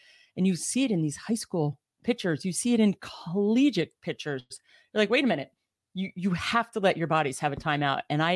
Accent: Montclair, New Jersey, United States; So when we grew up in Montclair and I have, you know, one of five kids, three brothers

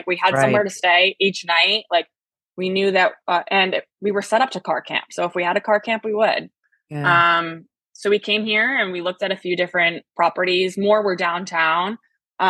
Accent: Rhode Island, United States; But yeah, I'm from Rhode Island originally. So it's a small state. I've lived there basically my whole life.

